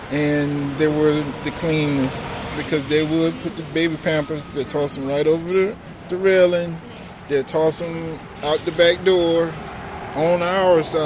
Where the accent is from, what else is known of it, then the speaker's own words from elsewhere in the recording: Durham, North Carolina, United States; I was born and raised in Durham. I have a lot of family here, and I love this place. This is home.